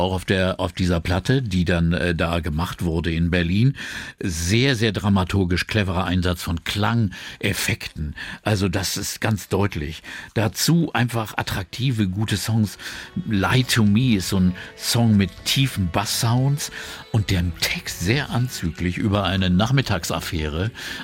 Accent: England, United Kingdom; das war ja nun was komplett anderes als diese englische Provinz, wo ich herkomme.

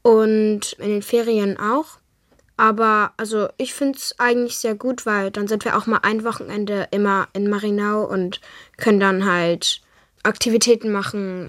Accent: Berlin, Germany; Ich komme ja eigentlich aus Berlin

